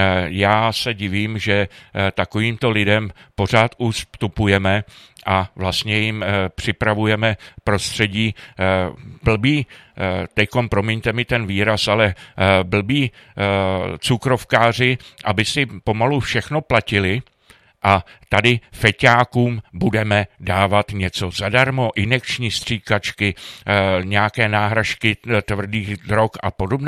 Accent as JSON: {"language": "Czech", "town": "Aš", "region": "Karlovy Vary Region", "country": "Czechia", "tie": "born or raised there", "said": "já jsem do nějakých 21 let žil v Aši"}